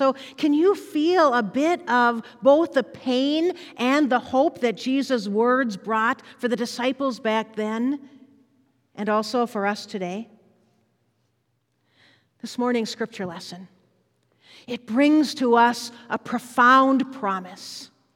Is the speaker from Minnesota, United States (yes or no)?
yes; Duluth, Minnesota, United States; I grew up here in Duluth, Minnesota, lived in Kenwood, where my parents still live.